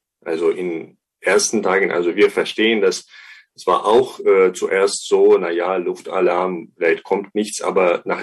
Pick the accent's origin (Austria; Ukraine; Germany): Ukraine; German is a second language; aber als Ukrainer würde ich sagen